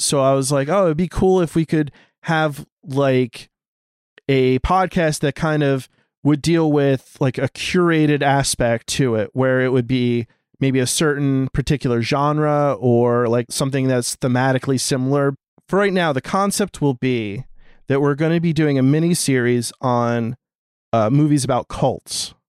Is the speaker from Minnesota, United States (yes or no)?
no; New Jersey, United States; genuinely, he's a kind-hearted soul, and I'm from New Jersey, so that's weird to me.